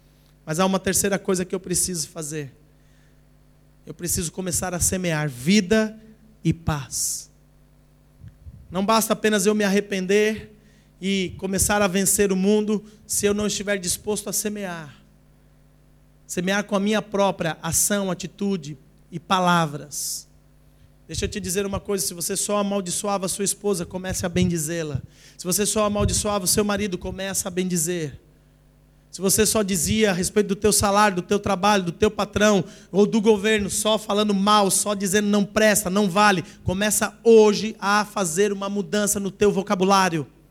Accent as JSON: {"language": "Portuguese", "country": "Brazil", "moved": "yes", "lives_now": "Portugal", "said": "eu sou brasileiro, já vivo aqui há 16 anos"}